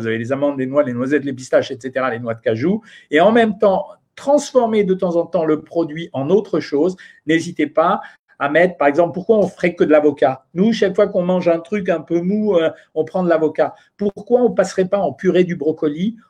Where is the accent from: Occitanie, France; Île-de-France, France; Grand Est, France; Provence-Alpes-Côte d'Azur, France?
Île-de-France, France; Paris; Pourtant, je viens de Paris où la variété des restaurants, elle est extrêmement importante